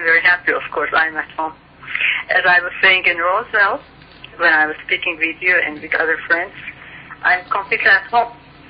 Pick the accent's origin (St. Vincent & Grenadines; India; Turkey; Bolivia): Turkey; first language Turkish; English is a second language; now in United States; Oh, in Turkish, in my native language, I wrote four books.